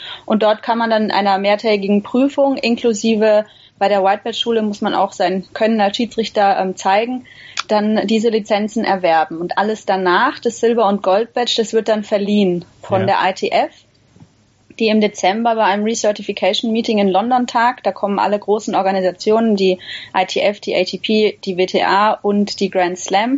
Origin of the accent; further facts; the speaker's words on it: Würzburg, Bavaria, Germany; ich komme aus Würzburg